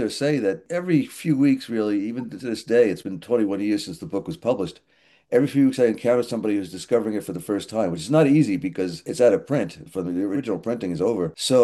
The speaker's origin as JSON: {"language": "English", "town": "Deer Park", "region": "New York", "country": "United States", "tie": "born or raised there", "also_born_or_lived": "Bronx", "lives_now": "Sag Harbor, United States", "said": "I was born in the Bronx, and my family moved out of the Bronx in the 60s, and I grew up in a town called Deer Park here on Long Island."}